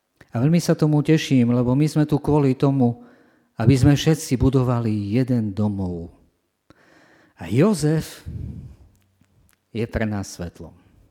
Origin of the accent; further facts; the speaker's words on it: Zemplín, Slovakia; Ja pochádzam z dediny, zo Zemplína.